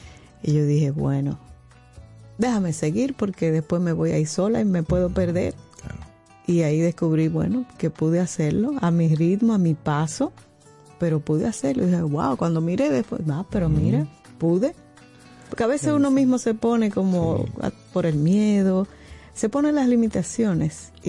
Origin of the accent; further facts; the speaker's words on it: Cibao, Dominican Republic; yo que en mi niñez viví en el Cibao, ¿verdad?